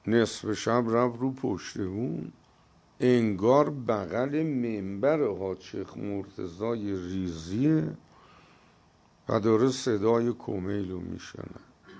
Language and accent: Persian; Tehran, Tehran Province, Iran; گو اهل کجایی؟ گودم تهرون. گو چی کار میکنی؟ گودم قوم طلبم، درس میخونم.